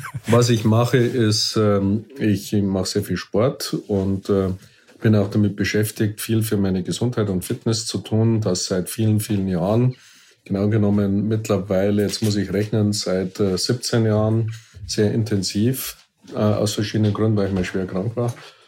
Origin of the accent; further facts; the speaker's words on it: Bavaria, Germany; ich bin ein Bayer, ein bayerischer Patriot deutscher Nationalität mit europäischer Gesinnung.